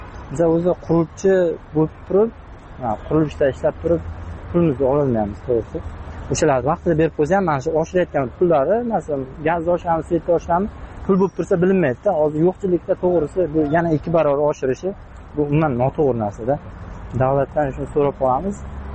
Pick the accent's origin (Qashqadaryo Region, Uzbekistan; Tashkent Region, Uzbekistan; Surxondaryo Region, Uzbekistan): Qashqadaryo Region, Uzbekistan; Biz o'zim Qashqadaryodanman.